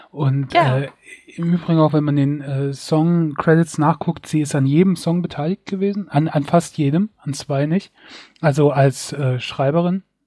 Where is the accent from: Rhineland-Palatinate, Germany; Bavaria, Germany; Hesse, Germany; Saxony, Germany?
Rhineland-Palatinate, Germany; Mainz; Okay, ich bin Mainzer.